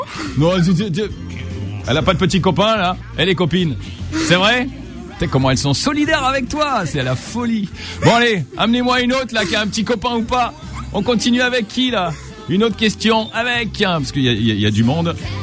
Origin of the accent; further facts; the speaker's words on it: France; moved away as an adult; now in Canada; Bon, le Canada, c'est le côté professionnel, mais je suis français, ok?